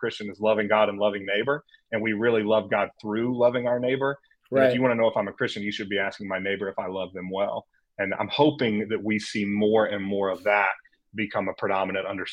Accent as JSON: {"language": "English", "town": "Austin", "region": "Texas", "country": "United States", "tie": "born or raised there", "said": "And then we got ready to move back here to Austin, which is my hometown, to start our church."}